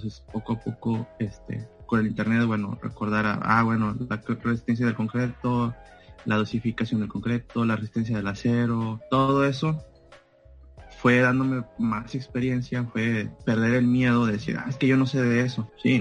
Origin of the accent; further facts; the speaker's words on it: Ciudad Victoria, Tamaulipas, Mexico; un paisano de aquí de donde soy, Ciudad Victoria, Tamaulipas.